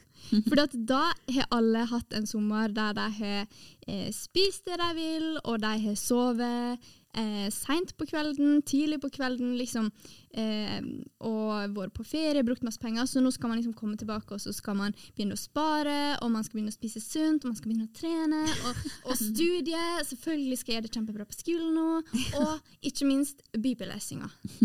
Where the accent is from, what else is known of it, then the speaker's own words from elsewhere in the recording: Western Norway, Norway; det var så flaut å komme som vestlending og ikke skjønne fergesystemet. For ferge er jo vestlending.